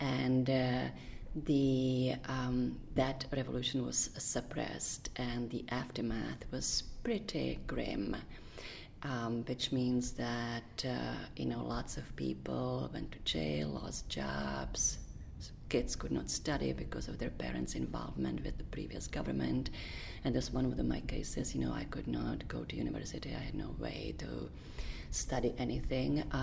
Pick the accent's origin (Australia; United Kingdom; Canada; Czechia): Czechia; I grew up in Czechoslovakia. And Czechoslovakia was a country that doesn't exist any longer now.